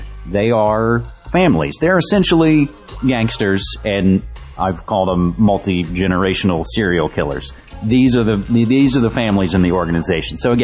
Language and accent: English; West Virginia, United States; now in Oregon, United States; when I mention that I'm from West Virginia while here in Oregon